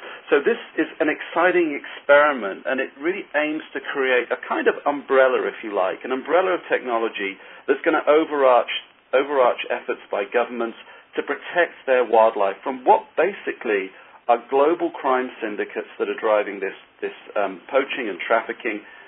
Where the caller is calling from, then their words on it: Mountain View, California, United States; I'm calling you from Mountain View, California, the home of Google.